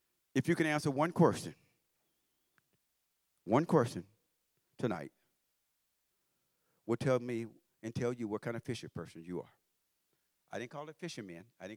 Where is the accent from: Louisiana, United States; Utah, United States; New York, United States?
Louisiana, United States; I grew up in Louisiana.